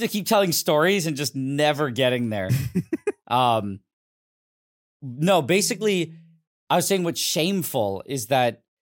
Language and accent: English; Quebec, Canada; Maybe it's a symptom of growing up in Quebec because I was literally never taught a lot of stuff, like basic stuff about Canada.